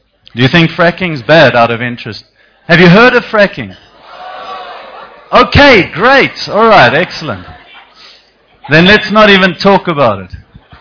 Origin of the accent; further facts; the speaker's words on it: South Africa; now in United States; Now, I'm a South African like you.